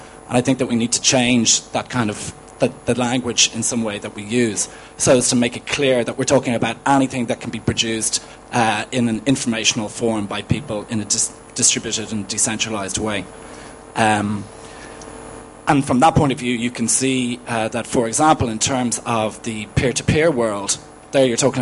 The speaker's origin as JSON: {"language": "English", "town": "Dublin", "region": "Leinster", "country": "Ireland", "said": "I'm from Dublin"}